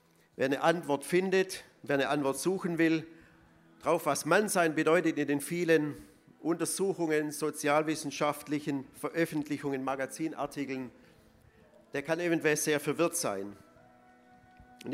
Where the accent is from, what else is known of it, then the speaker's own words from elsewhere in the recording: Swabia, Germany; now in United Kingdom; Ich habe ja schon gesagt, ich bin ein Schwabe. Ich bin ein Exilschwabe, ich lebe zurzeit in der Nähe von London.